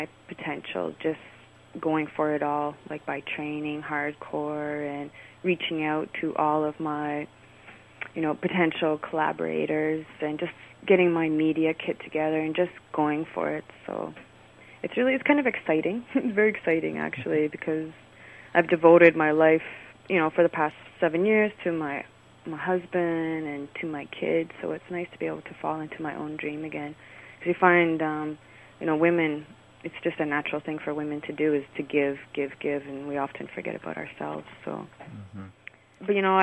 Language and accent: English; Bear Island, Ontario, Canada; now in Cape Croker, Canada; I'm from Lake Tomogamy, Bear Island. I'm Tomogamy Anishinaabe, but I've been living in Cape Croker for the past 5 years now.